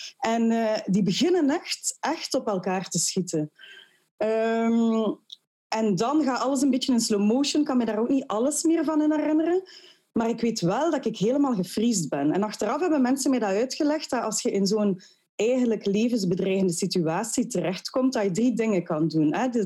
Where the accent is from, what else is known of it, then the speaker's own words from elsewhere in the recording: Ghent, Flanders, Belgium; En als geboren en getogen Gentenaar, mijn man ook, is dat heel belangrijk voor ons